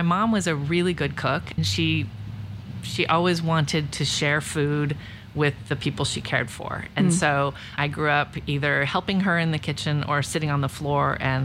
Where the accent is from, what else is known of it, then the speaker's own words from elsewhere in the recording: Menlo Park, California, United States; I grew up in Menlo Park, California, which is now known as home of Meta and Facebook.